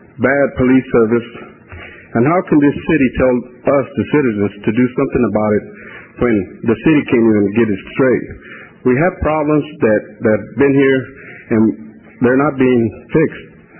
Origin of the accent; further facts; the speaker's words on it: Dallas, Texas, United States; I was born and raised in this city, but unlike Mr. Rozanski, I was born and raised in West Dallas. But I live here in Oak Cliff now. I'm going up in Stashman. I'm rich Mexican, I guess.